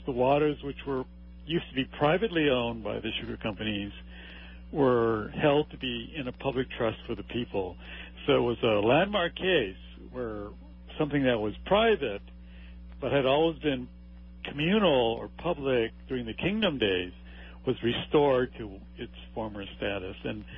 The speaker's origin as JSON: {"language": "English", "town": "Honolulu", "region": "Hawaii", "country": "United States", "tie": "born or raised there", "said": "Well, I was born and raised in Honolulu. I went to University High School for all 12 years."}